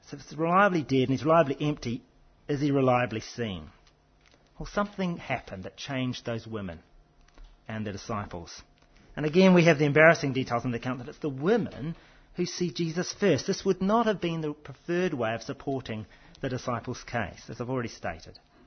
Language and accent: English; Blenheim, Marlborough, New Zealand; buried, say, in the vineyards of my hometown, Blenheim in New Zealand